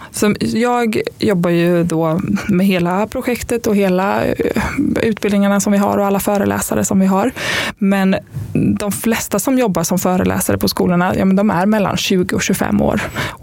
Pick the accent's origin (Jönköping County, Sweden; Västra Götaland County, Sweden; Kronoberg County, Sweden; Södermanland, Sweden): Jönköping County, Sweden; Jönköping; now in Stockholm, Sweden; jag kommer från Jönköping. Så jag har köpt en bostadsrätt i Jönköping.